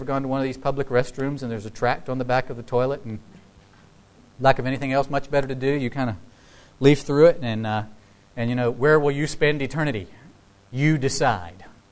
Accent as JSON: {"language": "English", "town": "Salisbury", "region": "North Carolina", "country": "United States", "tie": "born or raised there", "said": "she's talking about going to my hometown of Salisbury, North Carolina."}